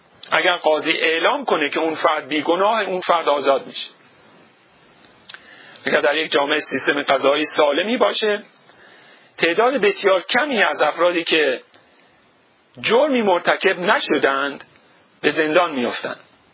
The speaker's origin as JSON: {"language": "Persian", "country": "Iran", "tie": "born or raised there", "said": "برای ما که در جامعه ایران بزرگ شدیم، قانون و قانونمندی هیچ معنایی نمیده"}